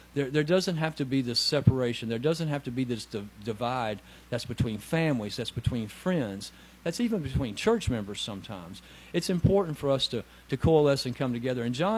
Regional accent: Tennessee, United States; I'm going to use my common sense that I grew up in Middle Tennessee on a farm, raised in church.

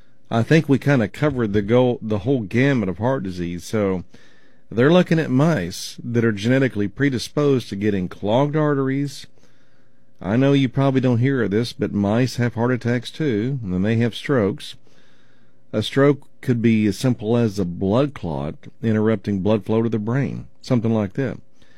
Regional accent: Oklahoma, United States; I remember when I grew up in Oklahoma, I would watch my dad take this device that had like a rubber, it was like a rubber disc with a hole in it.

